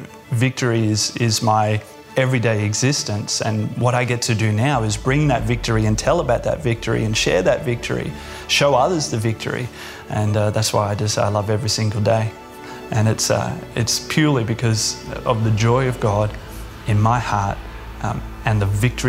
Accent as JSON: {"language": "English", "town": "Brisbane", "region": "Queensland", "country": "Australia", "said": "I'm from Brisbane, Australia."}